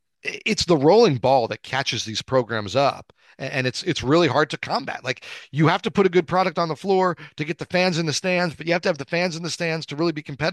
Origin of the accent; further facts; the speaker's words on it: New Jersey, United States; And where I grew up, so I'm from the North. I'm from North Jersey.